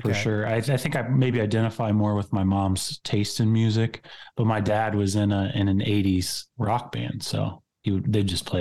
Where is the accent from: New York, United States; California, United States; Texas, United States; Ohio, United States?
Ohio, United States; Cincinnati; I'm from Cincinnati, and there's a Cincinnati player, Jamar Chase